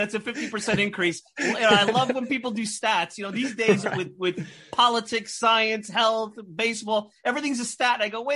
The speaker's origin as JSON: {"language": "English", "town": "Brooklyn", "region": "New York", "country": "United States", "tie": "born or raised there", "said": "I've been in Brooklyn. Like, I grew up in Brooklyn."}